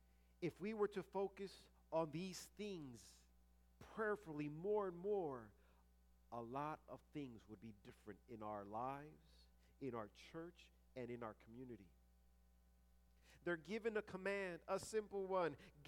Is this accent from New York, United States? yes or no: yes; East Massapequa, New York, United States; I grew up in East Massapequa, Long Island, New York.